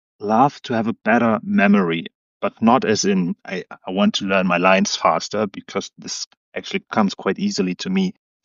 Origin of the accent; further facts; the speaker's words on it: Brandenburg, Germany; English is a second language; I'm from Berlin, or I grew up close to Berlin